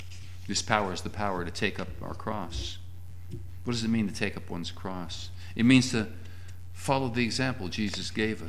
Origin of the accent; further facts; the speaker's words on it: Singapore; As a child growing up in Singapore, I was taught to fear those ghosts.